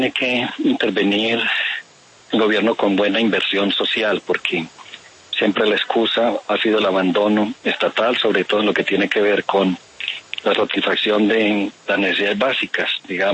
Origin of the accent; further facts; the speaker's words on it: Antioquia, Colombia; now in Ocaña, Colombia; Yo soy incluso del interior del país, yo soy de Antioquia, llevo 4 años aquí en Ocaña como obispo